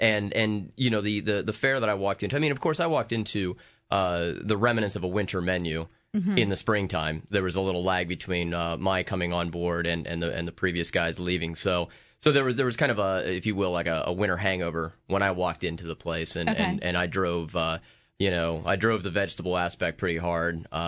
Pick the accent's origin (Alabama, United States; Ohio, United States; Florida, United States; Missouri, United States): Ohio, United States; growing up in Ohio, I hate to be that cliche chef who always talks about, you know, grandma this and grandma that, but you know, my family always had a vegetable garden.